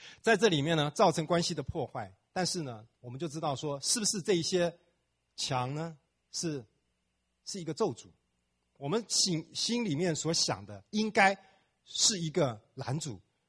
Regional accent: China; 我们中国人有一句话说，公说公有理，婆呢婆说婆有理

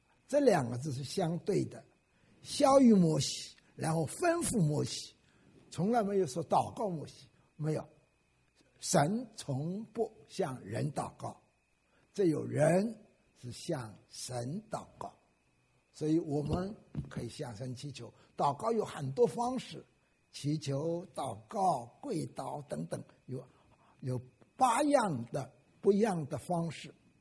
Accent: China; 因此，我们中国人感谢主，神特别恩待我们。我们的历史啊，我们的人民，甚至在今天这个国家里头，你也看出来，我们中国人真是遍满了全世界。

